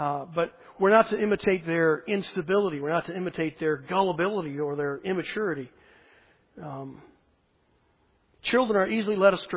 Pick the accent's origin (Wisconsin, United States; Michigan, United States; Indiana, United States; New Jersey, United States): Michigan, United States; Detroit; born there; I was born in Detroit. That's sort of why I'm so tough.